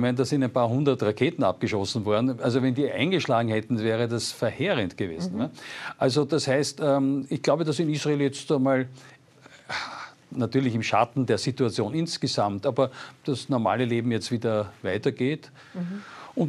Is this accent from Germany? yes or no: no; Austria; Wir als Österreicher sind da immer wieder ein bisschen in der Zwickmühle.